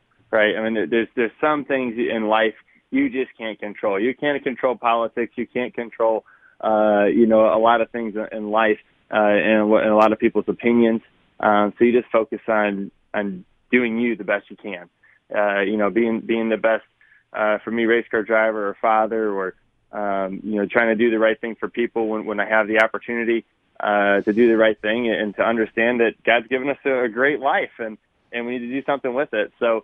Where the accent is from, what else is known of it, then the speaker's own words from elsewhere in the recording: Connecticut, United States; I'm from Connecticut, so New Hampshire was my home track.